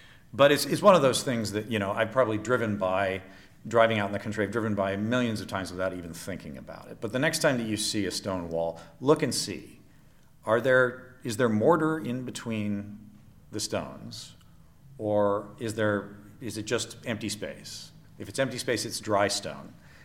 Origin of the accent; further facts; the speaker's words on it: Baltimore, Maryland, United States; since we've lived in the house that I grew up in Baltimore.